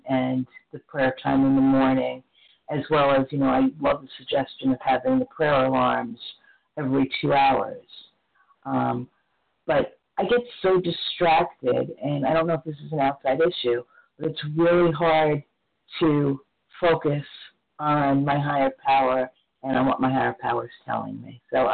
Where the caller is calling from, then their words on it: Florida, United States; from Florida.